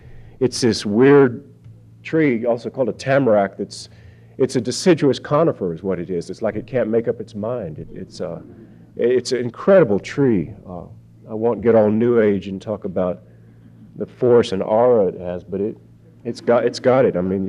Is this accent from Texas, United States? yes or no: yes; Texas, United States; I grew up in Texas and have a real conservative, almost populist upbringing.